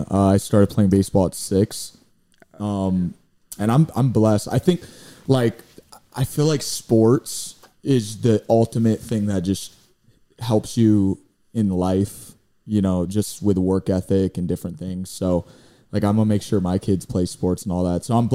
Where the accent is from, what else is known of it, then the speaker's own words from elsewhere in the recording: Cape Coral, Florida, United States; also born or lived in Fort Myers; Yeah, I was born in Fort Myers in the Villas near Provincetown, right off Summerlin. Yeah, and then when I was two, we moved to Cape Coral, and I've lived in Cape ever since I was like 2 years old. So, yeah, man, born and raised.